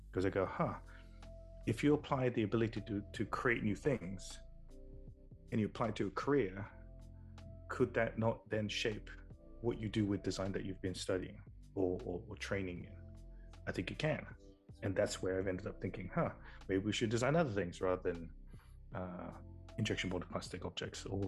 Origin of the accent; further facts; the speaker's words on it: England, United Kingdom; also born or lived in Burma; So I grew up in England, in the south coast of England. We moved as a family when I was very young from Burma.